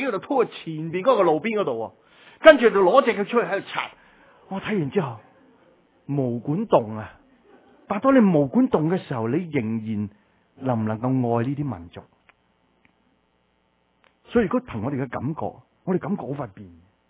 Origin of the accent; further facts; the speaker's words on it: China; 我今日十几年喺大陆里面跑啦，当然大陆今日好先进，我哋中国人有好多好优秀嘅地方